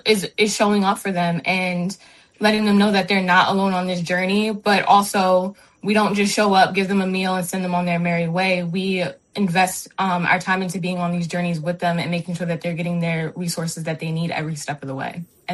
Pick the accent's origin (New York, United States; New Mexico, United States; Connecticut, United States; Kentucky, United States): New York, United States; I'm originally from New York, so I will say that what's being seen here, there's a lot of that seen in New York as well